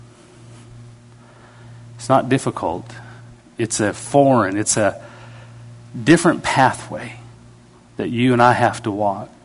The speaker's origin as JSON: {"language": "English", "country": "Canada", "lives_now": "United States", "said": "I can't stay past graduation because I'm Canadian. You know, I have to go home."}